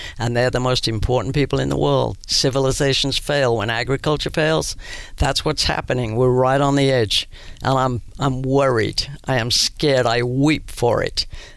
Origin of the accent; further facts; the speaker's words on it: Birmingham, West Midlands, United Kingdom; But I am from Birmingham, England, which is was the most polluted city in Europe in World War II.